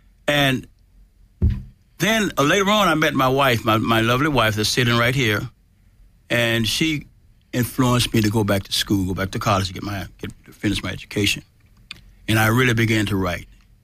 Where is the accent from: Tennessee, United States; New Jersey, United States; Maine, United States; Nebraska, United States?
Tennessee, United States; Memphis; born there; I was born in Memphis, but ever so often we would have our family reunion in Mississippi, where most of our relatives were.